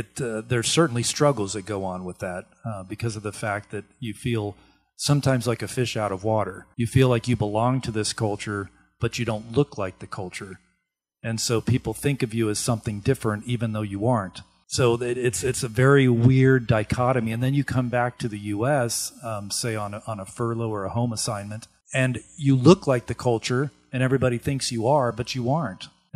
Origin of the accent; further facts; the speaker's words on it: Venezuela; I was actually born and raised in Venezuela, South America, and that is why I do speak Spanish. I'm fluently bilingual. I wish I were trilingual.